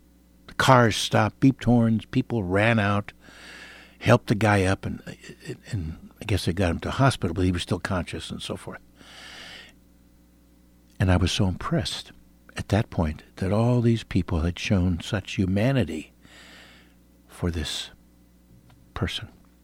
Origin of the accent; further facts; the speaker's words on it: Brooklyn, New York, United States; I was born in New York, lived in Brooklyn my first 9 years.